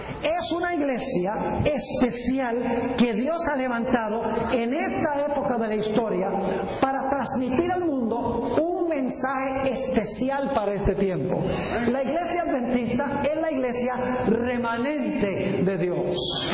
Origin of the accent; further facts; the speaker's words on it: Fresno, California, United States; en la ciudad de donde yo vengo, en Fresno, California